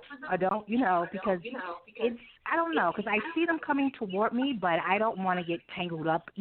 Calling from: New York, United States; I'm calling from New York.

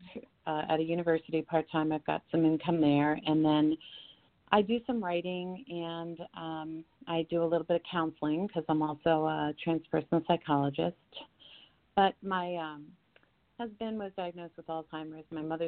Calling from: Colorado, United States; Oh, Colorado.

